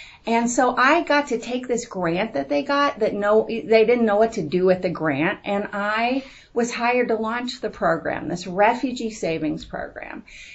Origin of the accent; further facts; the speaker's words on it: Louisville, Kentucky, United States; So I grew up here in Louisville, actually, in an apartment raised by a single mom. You know, I'm Jewish, and we grew up in an apartment complex